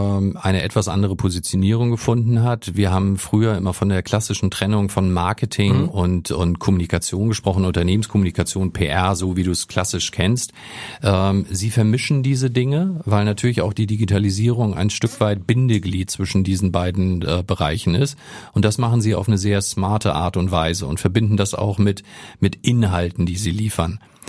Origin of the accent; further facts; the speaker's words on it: Hamburg, Germany; also born or lived in Düsseldorf / Stuttgart / Munich; Und meine Antwort ist auch immer Hamburger, weil gebürtiger Hamburger auch, weil das ist bei mir in der DNA verankert.